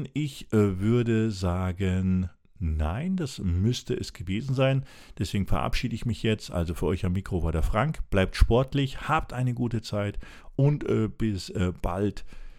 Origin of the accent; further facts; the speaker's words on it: Germany; moved away as an adult; now in Switzerland; ich als Deutscher, der schon über 10 Jahre in der Schweiz lebt, kann Schweizerdeutsch, aber ich rede es ungern. Ich bin Hochdeutsch erzogen worden und seit über 40 Jahren rede ich Hochdeutsch.